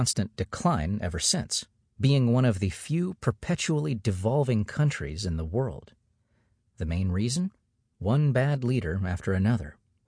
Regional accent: Argentina; Growing up in Argentina also nurtured my interest in leadership, especially the problematic type.

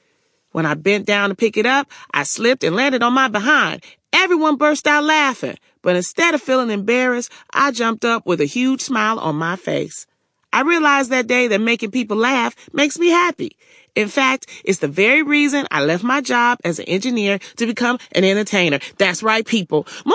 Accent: Detroit, Michigan, United States; I grew up in the Brewster Douglas housing projects in Detroit, baby, during the height of the crack epidemic.

